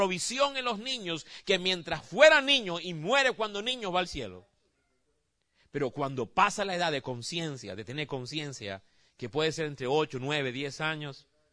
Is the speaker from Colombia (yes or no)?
yes; Colombia; Muéstrame un arroz con coco y yo te demuestro que soy colombiano.